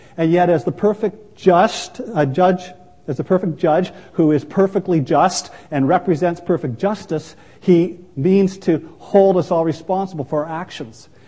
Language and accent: English; Ontario, Canada; if, like me, you're born and raised in Ontario and have never been out of Ontario